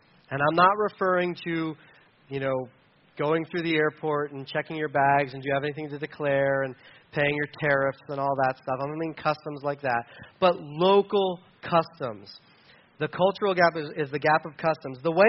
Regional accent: Delaware, United States; where I grew up in Delaware, you know, people didn't hold their guns like this.

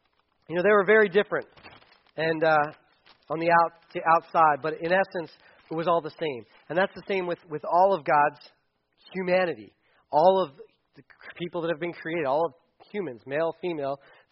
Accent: Delaware, United States; That's why I'm my size, and I'm not bigger because I'm from Delaware, I guess.

